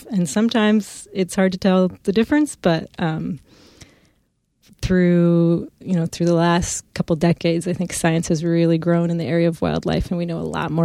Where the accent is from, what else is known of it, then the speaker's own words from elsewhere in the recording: Oregon, United States; It's beautiful. I'm from Oregon and I'd never been there before.